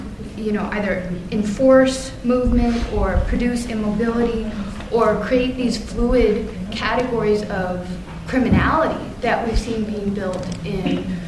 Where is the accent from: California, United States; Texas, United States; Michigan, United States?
California, United States; Los Angeles; I'm from Los Angeles, and I actually work with low-income, very low-income, homeless, mostly Black population in Skid Row.